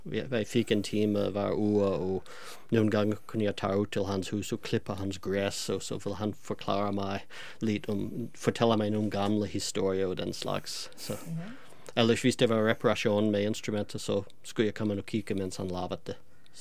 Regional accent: New England, United States; Danish is a second language; moved away as an adult; Jeg stammer fra New England i Amerika. Nord for New York, 200 kilometer. Og så bliver jeg uddannet op i New Hampshire, længere nord endnu.

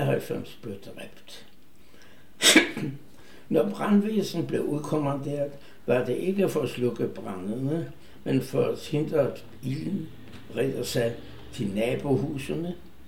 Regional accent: Vienna, Austria; moved away as an adult; Der var gået mere end 91 år, siden jeg blev født i Wien. Vi var en varm og kærlig familie, yderst velintegreret.

